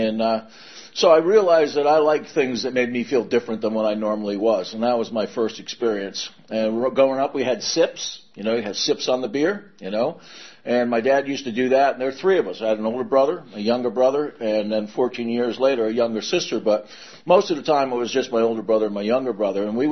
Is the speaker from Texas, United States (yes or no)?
no; Connecticut, United States; But I was raised in Connecticut, middle-class family, good family.